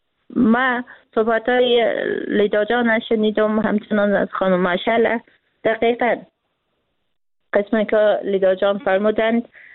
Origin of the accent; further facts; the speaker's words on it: Afghanistan; خود من به عنوان یک فعال مدنی، به عنوان یک افغان